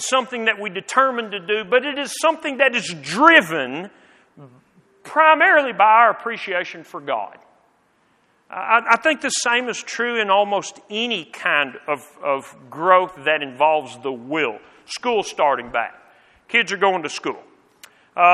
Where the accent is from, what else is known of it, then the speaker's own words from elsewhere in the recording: United States; We're an American.